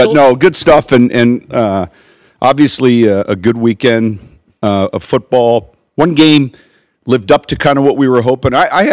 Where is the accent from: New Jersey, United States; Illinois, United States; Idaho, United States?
Illinois, United States; Chicago; And I grew up in Chicago